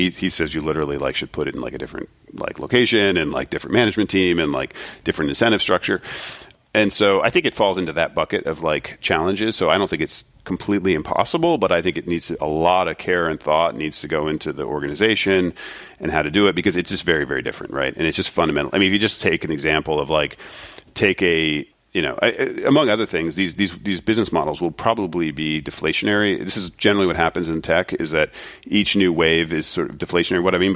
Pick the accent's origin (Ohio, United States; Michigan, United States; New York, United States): Ohio, United States; Springfield; I'm from Ohio, Springfield, Ohio, yeah.